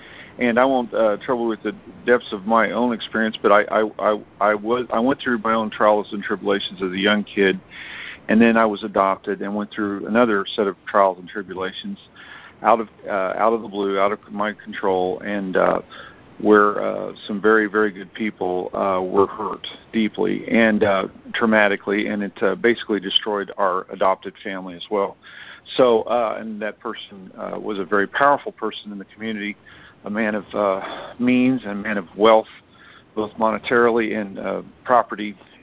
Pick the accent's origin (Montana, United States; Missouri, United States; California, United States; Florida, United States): Missouri, United States; Now, I was an orphan, and I grew up in southern Missouri. I grew up in the Bible Belt, actually the belt buckle of the Bible Belt